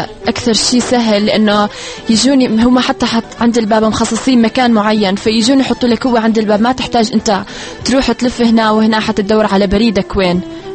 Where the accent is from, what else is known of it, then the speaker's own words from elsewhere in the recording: Iraq; باعتباري عراقية